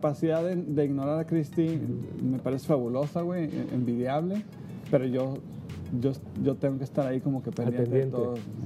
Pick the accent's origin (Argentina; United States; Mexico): Mexico; Tecate, Baja California; Por estar aquí en Tecate, por venir a dar un workshop a mi pueblito